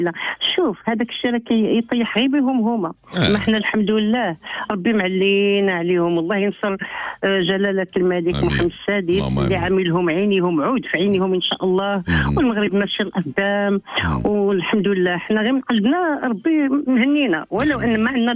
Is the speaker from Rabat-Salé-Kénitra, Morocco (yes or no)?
yes; Rabat, Rabat-Salé-Kénitra, Morocco; born there; لا لا انا خلقت في الرباط ولكن الواليد جا للرباط وتزوج بالواليده رباطيه رباطيه